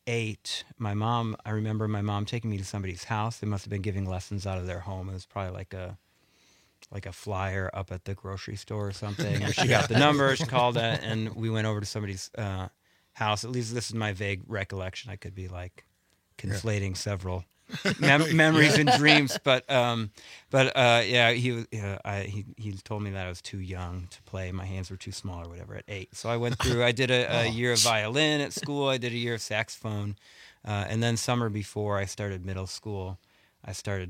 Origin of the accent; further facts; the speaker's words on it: Milwaukee, Wisconsin, United States; I had been to Madison before growing up in the Milwaukee area.